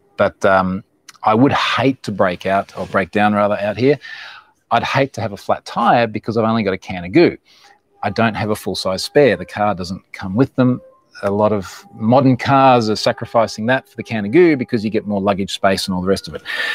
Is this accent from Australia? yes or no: yes; Queensland, Australia; my home state of Queensland